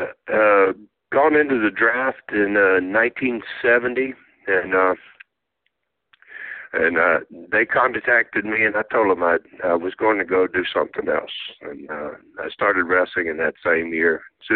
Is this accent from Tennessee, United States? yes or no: yes; Tennessee, United States; born there; I was born in Tennessee, actually, so I was born there and spent a lot of time there